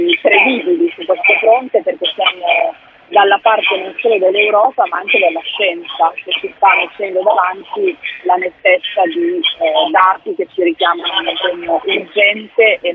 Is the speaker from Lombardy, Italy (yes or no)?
yes; Lombardy, Italy; Io sono lombarda e vi posso garantire che c'è veramente uno spaesamento